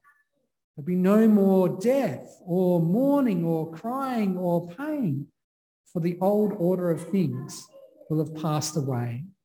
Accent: Sydney, New South Wales, Australia; When I was a kid growing up in Sydney, I remember they would always auction the first box of cherries for the season.

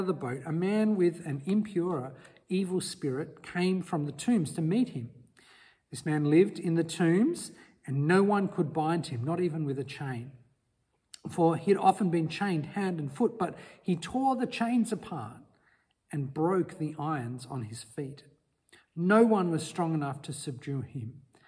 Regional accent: Papua New Guinea; Well, I grew up in Papua New Guinea

